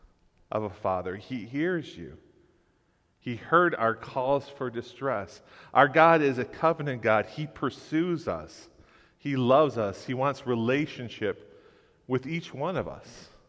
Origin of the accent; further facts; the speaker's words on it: Detroit, Michigan, United States; but grew up in Detroit, and we lived Southwest Detroit, not far from Mexican Town. I loved growing up in Detroit. It was so diverse.